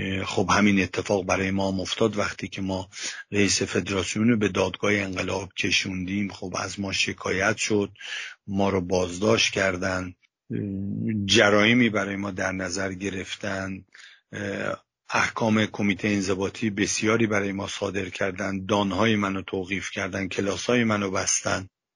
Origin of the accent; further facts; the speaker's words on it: Iran; moved away; از زمانی که من از ایران اومدم بیرون خیلی از عزیزانم و خانوادهمو از دست دادم